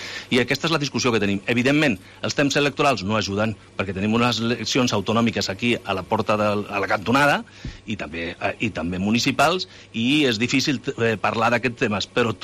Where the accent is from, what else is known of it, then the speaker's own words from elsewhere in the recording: Catalonia, Spain; que som els catalans emprenyats.